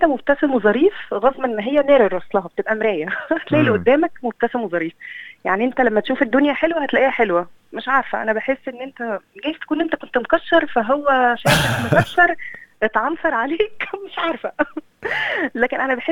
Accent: Egypt; now in Australia; انا قعدت انا بقالي سنه وثلاث شهور في استراليا انا حاسه ان كلنا شبه بعض مش بس كمصريين كعرب

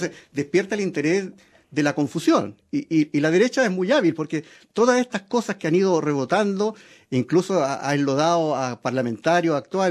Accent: Chile; tengo la esperanza como chileno

